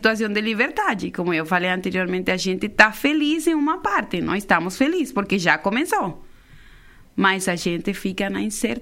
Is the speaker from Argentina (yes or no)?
no; Venezuela; moved away as an adult; now in Brazil; Eu saí da Venezuela com uma menina.